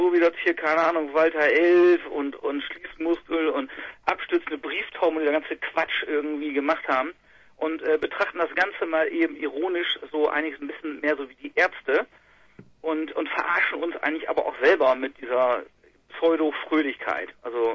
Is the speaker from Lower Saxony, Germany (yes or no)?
yes; Nordenham, Lower Saxony, Germany; Wir kommen aus dem Norden Hamm. Das ist gegenüber von Bremerhaven auf der anderen Weserseite. Landkreis Wesermarsch.